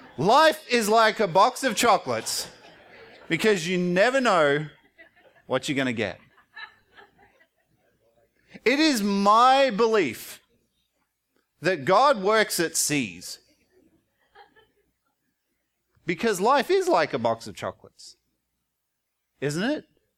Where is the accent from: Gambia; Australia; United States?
Australia; as an Australian, I grew up eating Cadbury chocolate.